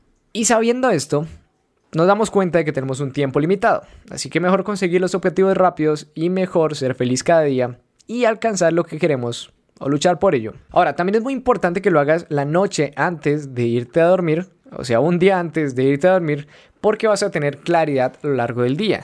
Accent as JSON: {"language": "Spanish", "country": "Colombia", "said": "No sé por qué digo güey si soy colombiano, parce."}